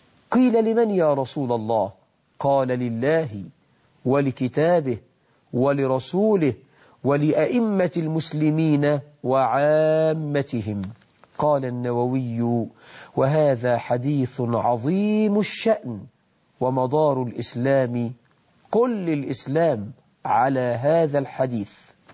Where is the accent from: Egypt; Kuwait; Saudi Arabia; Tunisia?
Egypt; اللهم اجعل بلدنا مصر أمنا أمانا، رخاء سخاء